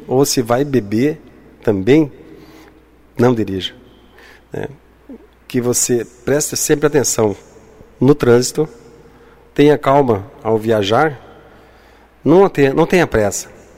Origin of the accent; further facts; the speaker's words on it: Tapera, Rio Grande do Sul, Brazil; eu fiquei muito contente em retornar para Tapera. É a minha terra, dá para dizer terra natal.